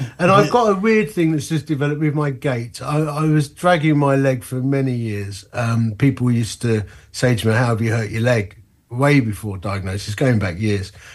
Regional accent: London, United Kingdom; accent: London; also born or lived in Essex; So the accent's London. I'm from the east end of London and Essex originally, but now I live in the middle of the country near Sheffield. Actually, just south of Sheffield in a county called Derbyshire. I'm 52, married to Karen, got two adult daughters.

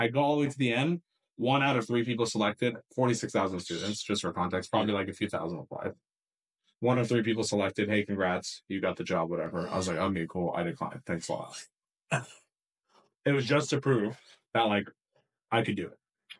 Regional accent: Lebanon; I'm from Lebanon in the Middle East.

